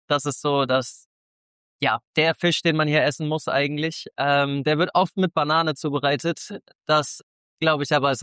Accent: Arco da Calheta, Madeira, Portugal; Aber ja, an sich würde ich sagen, dort findet man den besten Poncha. Bei uns in Arco de Caliente, Massapeach.

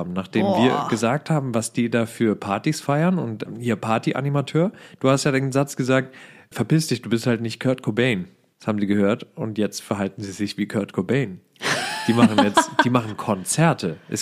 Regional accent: Rhineland, Germany; Ich komme aus dem Rheinland

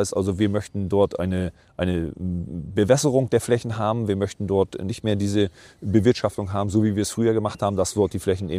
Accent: Mecklenburg-Vorpommern, Germany; Ich bin dort seit, ja, gebürtiger Mecklenburger hier. Mit meiner Familie bewirtschaften wir jetzt dort im Tollensetal die Flächen

